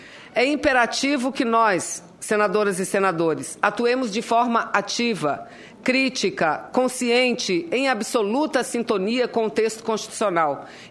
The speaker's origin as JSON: {"language": "Portuguese", "region": "Amazonas", "country": "Brazil", "said": "eu venho lá do Amazonas, eu venho do estado da Zona Franca de Manaus"}